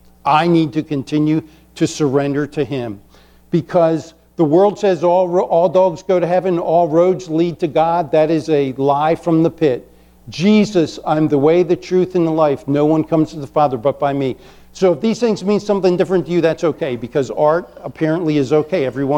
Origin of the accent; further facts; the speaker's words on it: Chesapeake Bay, United States; The Chesapeake Bay is bigger than it is, okay? And I grew up on the Chesapeake Bay.